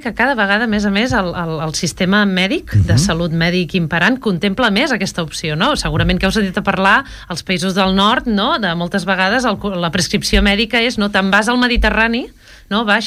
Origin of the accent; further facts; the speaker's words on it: Barcelona, Catalonia, Spain; la meva família és, és del Berguedà, el meu avi era pagès, i jo he nascut i crescut a Barcelona